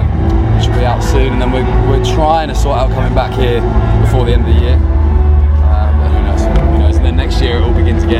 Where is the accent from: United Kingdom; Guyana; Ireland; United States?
United Kingdom; Brighton, South East England; We're from Brighton in England.